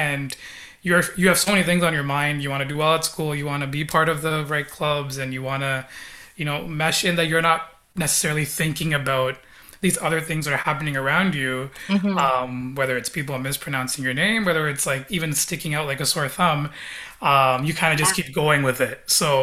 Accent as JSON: {"language": "English", "town": "Scarborough", "region": "Ontario", "country": "Canada", "tie": "born or raised there", "also_born_or_lived": "Waterloo, Canada", "said": "I went from being born and raised in Scarborough, Ontario, to moving to Waterloo to attend Wilfrid Laurier."}